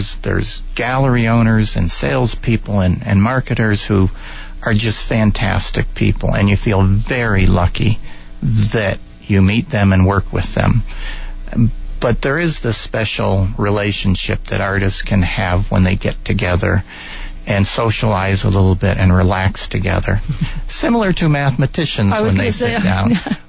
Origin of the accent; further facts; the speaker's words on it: Detroit, Michigan, United States; because growing up in Detroit, I love the cold weather, I love the snow